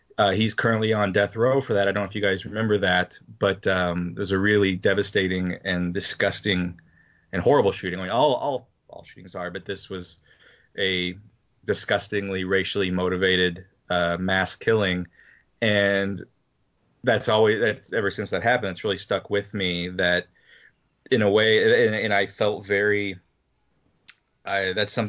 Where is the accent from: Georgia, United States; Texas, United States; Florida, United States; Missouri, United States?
Missouri, United States; Aurora; I grew up in Southwest Missouri in a very small 2-stoplight town called Aurora.